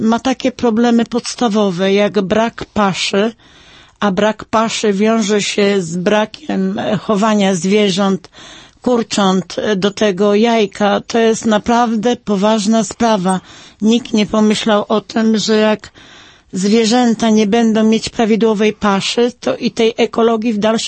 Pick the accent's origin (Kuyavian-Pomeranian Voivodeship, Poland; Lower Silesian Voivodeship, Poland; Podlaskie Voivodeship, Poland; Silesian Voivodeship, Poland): Kuyavian-Pomeranian Voivodeship, Poland; jest to województwo kujawsko-pomorskie